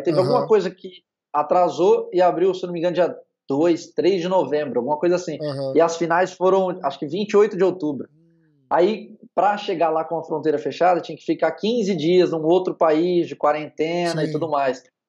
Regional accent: São Paulo, Brazil; eu moro longe demais, eu sou do interior de São Paulo, pra ir pra Floripa é longe.

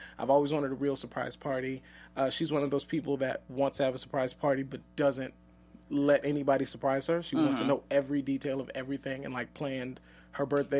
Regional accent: New Orleans, Louisiana, United States; Right now, we're thinking of getting married in New Orleans. I'm from New Orleans.

